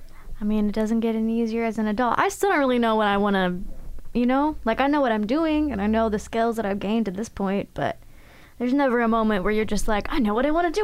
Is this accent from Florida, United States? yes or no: yes; Florida, United States; I did not grow up here. I'm from Florida. I'm from Crazy Town. That's where I'm from.